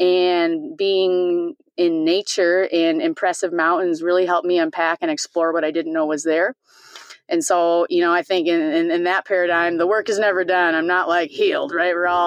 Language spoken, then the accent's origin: English; Iowa, United States; I grew up in the Midwest, and I was real corn-fed, real genuinely from Iowa.